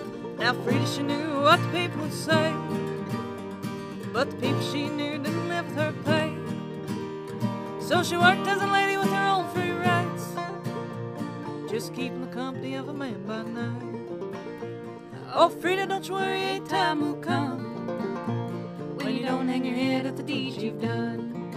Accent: Beattyville, Kentucky, United States; Beattyville is my hometown. It's a tiny, tiny town, and everybody talks about everybody's business.

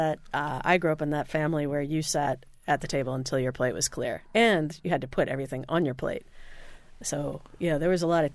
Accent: Indiana, United States; growing up in Indiana didn't exactly.

